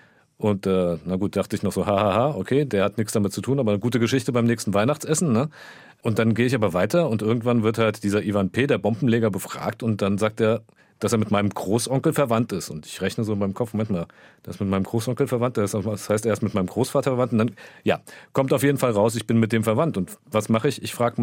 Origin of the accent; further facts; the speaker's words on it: Croatia; ich bin ja selbst gebürtiger Jugoslawe, Kroate, ganz wie man es nennen will